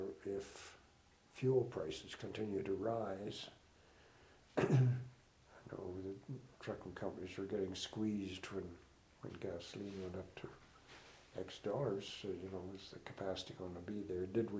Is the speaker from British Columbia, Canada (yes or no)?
no; Miami, Manitoba, Canada; a thing showing the cost of shipping grain from my hometown of Miami, Manitoba